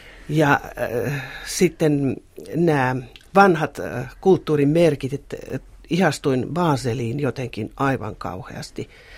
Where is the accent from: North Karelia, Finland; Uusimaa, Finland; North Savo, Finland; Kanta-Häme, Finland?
Kanta-Häme, Finland; Lammi; mun kotikuntani Lammin keskiaikainen kirkko, kivikirkko